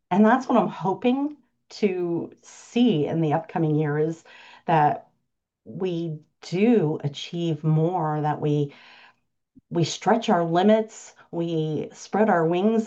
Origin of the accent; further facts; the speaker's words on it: Florida, United States; I grew up in Florida, and the ditches there, which are more water receptacles that move like a river.